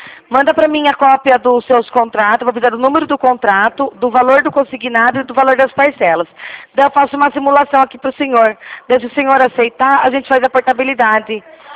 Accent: Rio Claro, São Paulo, Brazil; eu sou daqui de Rio Claro, São Paulo

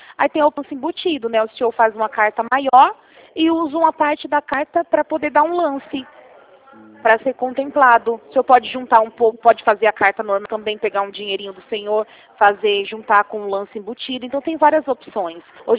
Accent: Rio Claro, São Paulo, Brazil; porque eu sou de Rio Claro mesmo

